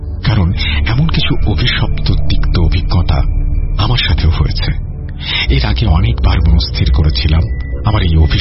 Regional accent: Chittagong, Chittagong Division, Bangladesh; আমার জন্ম চট্টগ্রামে এবং চট্টগ্রামেই বড় হওয়া, তবে গ্রামের বাড়ি বরিশালে।

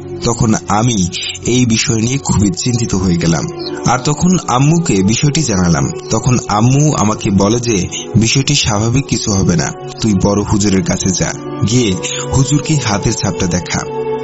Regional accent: Chandina, Chittagong Division, Bangladesh; আমার বাসা কুমিল্লা জেলার চান্দিনা থানার তীরচর নামক একটি গ্রামে অবস্থিত। আমার বাড়ি ও আমার কর্মস্থান পাশাপাশি 5 মিনিটের রাস্তা। তাই আগে বলে রাখি, আমার বাসা ও কর্মস্থান ঢাকা টু চট্টগ্রাম হাইওয়ে রাস্তার পাশে অবস্থিত।

